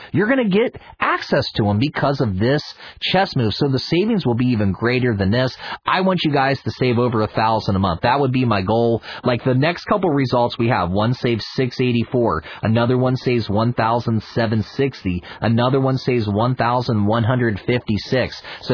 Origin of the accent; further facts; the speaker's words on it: West Virginia, United States; now in California, United States; I'm from West Virginia. My family was a little bit more, whatever you have in your pocket is what you spend. So they had to humble us. Now I live in California.